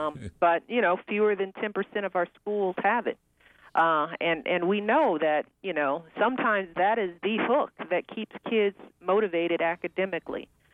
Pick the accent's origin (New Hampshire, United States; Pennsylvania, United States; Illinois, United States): Illinois, United States; Chicago; We're going to be in Chicago, my hometown, and we're going to be in Mississippi.